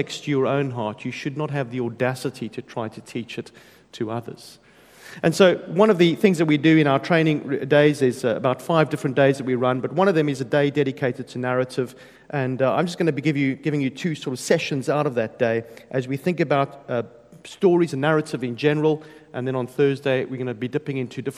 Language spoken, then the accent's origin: English; South Africa; now in United Kingdom; I'm a South African, so it's going to take you a while to get used to my accent. We've been living in the UK for 10 years.